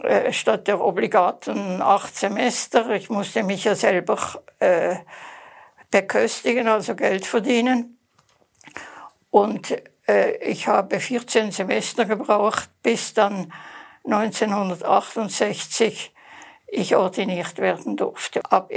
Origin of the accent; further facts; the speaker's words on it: Basel, Basel-Stadt, Switzerland; born there; accent: Swiss; Man kann hören, dass ich Schweizerin bin. Ich bin in Basel geboren, habe in Zürich studiert und bin in Zürich Pfarrerin geworden.